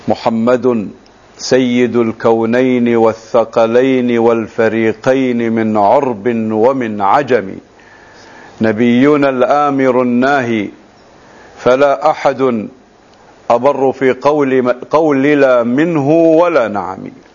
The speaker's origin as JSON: {"language": "Arabic", "town": "Kuwait City", "region": "Capital Governorate", "country": "Kuwait", "tie": "born there", "said": "الأصل من حوطة بني تميم، وولدت في الكويت في منطقة المرقاب، مواليد عام 46 ميلادي، خريج معهد المعلمين"}